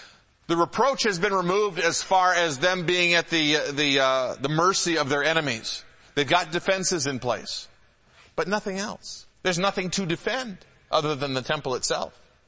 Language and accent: English; Detroit, Michigan, United States; I grew up in the Metro Detroit area, and I'm old enough to remember when Detroit was actually in good condition.